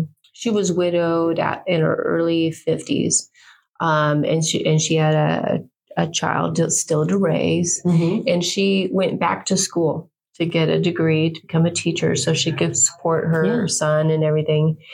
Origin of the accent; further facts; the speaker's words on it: Portland, United States; So I grew up mostly in Portland for my high school years and stuff.